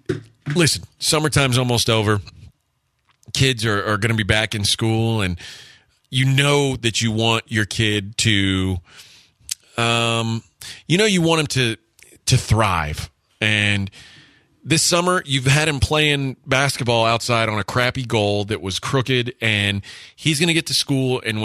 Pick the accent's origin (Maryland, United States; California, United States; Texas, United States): Texas, United States; Houston; We don't know this because we're from Houston, where it doesn't happen often.